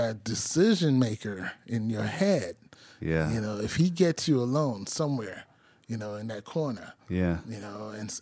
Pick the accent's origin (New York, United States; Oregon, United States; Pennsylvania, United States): New York, United States; also born or lived in Brooklyn; I'm from New York. Okay. Right? I grew up in Queens and Brooklyn